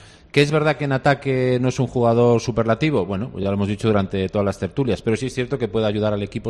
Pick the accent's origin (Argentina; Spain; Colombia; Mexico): Spain; Ponferrada, Castile and León; Soy de Ponferrada.